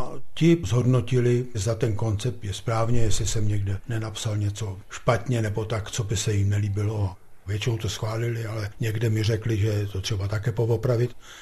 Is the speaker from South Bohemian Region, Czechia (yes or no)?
yes; Třebějice, South Bohemian Region, Czechia; Já jsem původem rodák ze Soběslavska, z Třebějic.